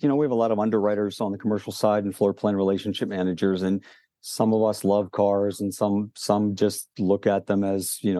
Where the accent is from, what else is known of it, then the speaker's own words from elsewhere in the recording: Pittsburgh, Pennsylvania, United States; also born or lived in Scranton, Pennsylvania; So I'm born and raised in Pittsburgh. Been here all of my life, with the exception of about 5 years I spent in Scranton, Pennsylvania